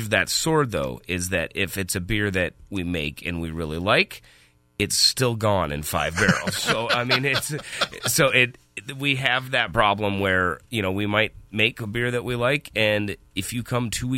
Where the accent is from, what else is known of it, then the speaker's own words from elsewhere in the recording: South Dakota, United States; I still remember, I grew up in the Black Hills, and driving over to Newcastle, Wyoming, just to be able to pick up Fat Tire.